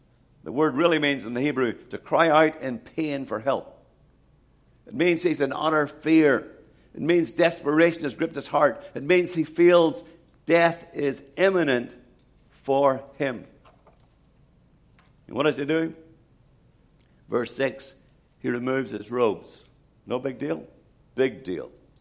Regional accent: Ireland; Now, I'm Irish. My little town had 5,000 people. And like many European towns, we had a town square.

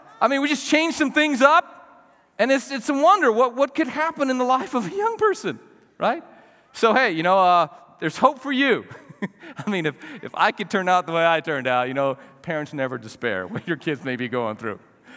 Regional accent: Las Cruces, New Mexico, United States; born there; also born or lived in Gallup; I was born in Las Cruces, New Mexico.

